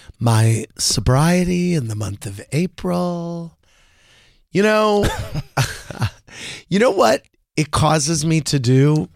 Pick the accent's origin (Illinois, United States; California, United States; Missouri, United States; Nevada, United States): Missouri, United States; St. Louis; we're both from St. Louis, man.